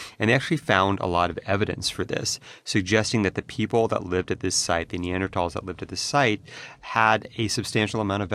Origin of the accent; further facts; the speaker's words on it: California, United States; Well, I grew up in California and we had a lot of earthquakes and we didn't move because of earthquakes.